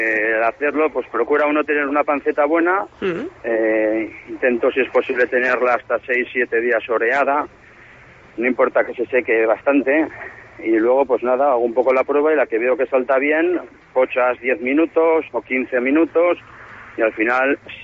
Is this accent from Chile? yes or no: no; Villarreal, Valencian Community, Spain; Yo soy de Villarreal, pero mi padre era oriundo de Almazán.